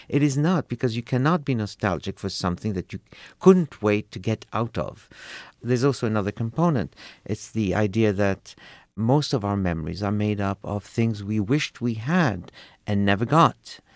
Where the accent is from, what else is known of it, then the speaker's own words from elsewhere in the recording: Egypt; first language French; English is a second language; British schools in Egypt, but I am not British. My family became Italian citizens, and I learned to speak Italian, but my mother tongue is French. For years as a child, I was under the misguided notion that I was a French boy